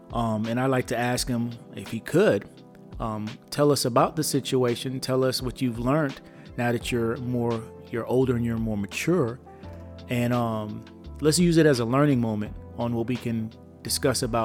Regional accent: Brooklyn, New York, United States; I grew up in Brooklyn, man.

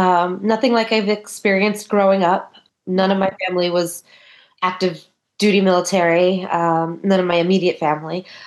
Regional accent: East Coast, United States; We didn't mind the humidity because I'm from the East Coast.

